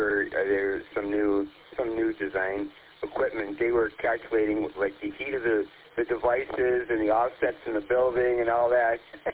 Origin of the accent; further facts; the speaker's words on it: Detroit, Michigan, United States; now in Roseville, United States; I've lived here since 1988, but I grew up in Detroit, 7 and Chainer area. I'm an East Sider